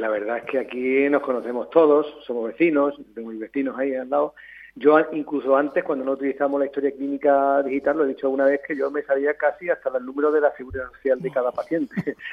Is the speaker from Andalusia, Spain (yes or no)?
yes; Coripe, Andalusia, Spain; born there; also born or lived in Sevilla; yo nací allí, aunque yo no... aunque nací en Coripe, pero yo me fui a estudiar medicina a Sevilla, evidentemente.